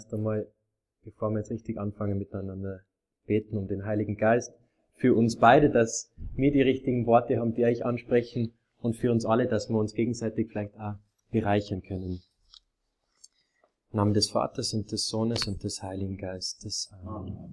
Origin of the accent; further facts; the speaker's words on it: Altötting, Bavaria, Germany; born there; now in Regensburg, Germany; ich bin gebürtig aus Altötting, war jetzt vergangenes Jahr in Passau im Propedeutikum und bin jetzt seit einer Woche in Regensburg